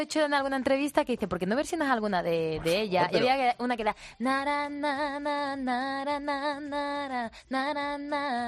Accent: Cádiz, Andalusia, Spain; Yo soy de Cádiz, allí hace frío, mucha humedad, pero no el frío que hace en Madrid.

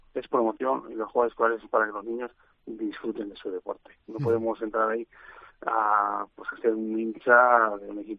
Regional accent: Torrecillas, Spain; yo soy de Torrecillas

